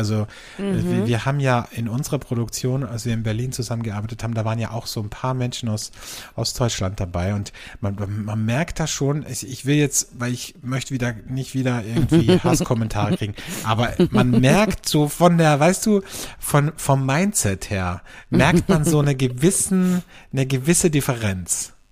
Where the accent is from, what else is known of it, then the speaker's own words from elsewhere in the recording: Austria; bei uns in Österreich